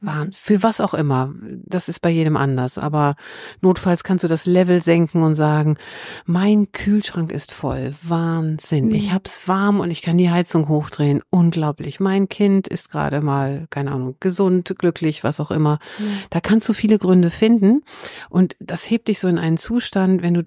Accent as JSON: {"language": "German", "region": "Hamburg", "country": "Germany", "said": "Ich komme aus Hamburg."}